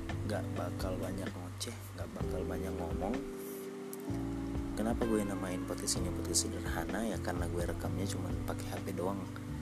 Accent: Kupang, East Nusa Tenggara, Indonesia; Tapi mungkin dikemas dengan cara pandang kita, anak Kupang, teman-teman dari Kupang.

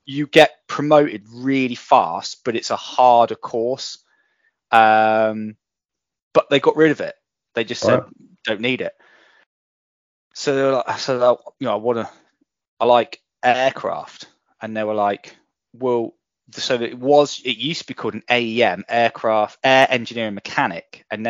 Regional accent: Looe, South West England, United Kingdom; Well, I grew up in Cornwall. So I grew up in Cornwall on the sea, in a town called Loo.

